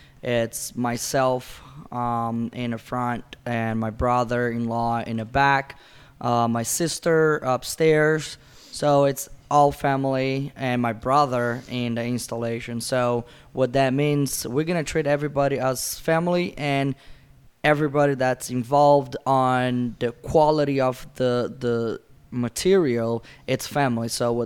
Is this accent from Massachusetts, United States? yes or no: yes; Massachusetts, United States; now in South Carolina, United States; Originally, we are from Brazil, and all my family, we grew up in Massachusetts, and we moved here to South Carolina.